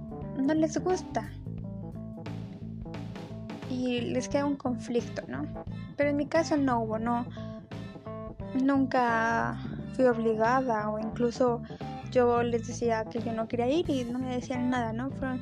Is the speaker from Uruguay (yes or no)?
no; Mexico; Yo me crecí en una familia católica, yo soy de México